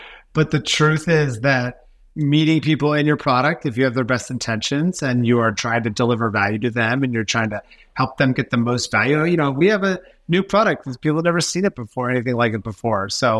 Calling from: Costa Rica; I'm calling you from Costa Rica, where hopefully I will be surfing later today.

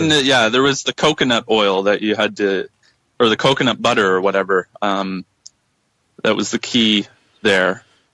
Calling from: Canada; Well, I'm calling from Canada.

